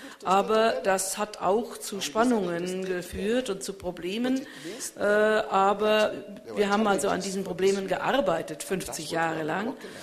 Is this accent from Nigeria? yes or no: yes; Nigeria; German is a second language; Als Nigerianer sagen wir immer, wir haben uns ja nicht selber formiert.